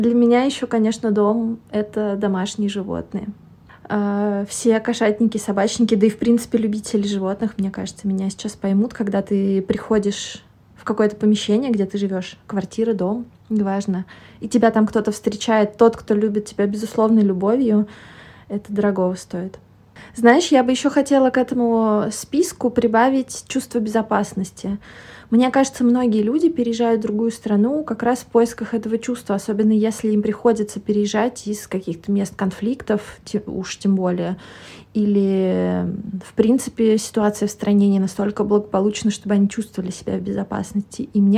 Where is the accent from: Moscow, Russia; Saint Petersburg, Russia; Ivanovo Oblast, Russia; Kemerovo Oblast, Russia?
Moscow, Russia; also born or lived in Siberia; я родилась в Сибири, хотя всю жизнь практически прожила в Москве.